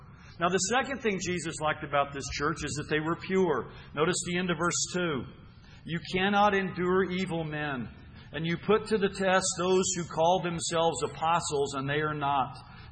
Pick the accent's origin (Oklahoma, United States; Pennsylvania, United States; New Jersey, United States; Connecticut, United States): Oklahoma, United States; Edmond; I'm from Oklahoma City, from Edmond, Oklahoma, the Oklahoma City area.